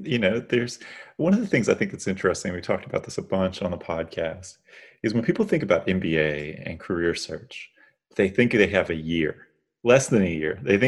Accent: North Carolina, United States; in Charlotte, Mecklenburg, in my home state, North Carolina.

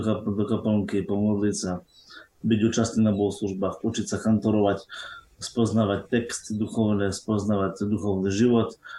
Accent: Medzilaborce, Prešov Region, Slovakia; Svoje detstvo som prežil v Medzilaborciach, v detskom domove, ktorý ma mnohí ľudia poznajú.

